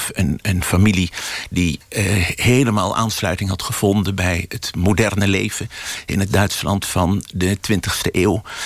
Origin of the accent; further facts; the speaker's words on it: Amsterdam, North Holland, Netherlands; Ik ben opgegroeid in, geboren in 1950, opgegroeid in Amsterdam in een buurt en met schoolgenoten, onder wie ook verscheidene kinderen van overledenen van de Holocaust waren.